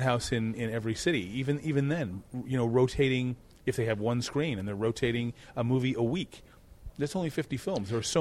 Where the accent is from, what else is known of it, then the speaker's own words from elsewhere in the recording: Washington, United States; also born or lived in Detroit, United States; No, not at all. I was born in Detroit, and then I moved at a young age to Washington State.